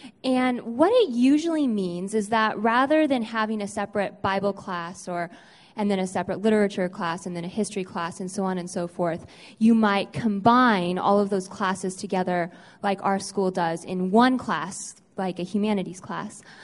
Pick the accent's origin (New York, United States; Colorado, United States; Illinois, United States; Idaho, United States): Idaho, United States; Boise; from Boise, Idaho, and I was asked to be part of this panel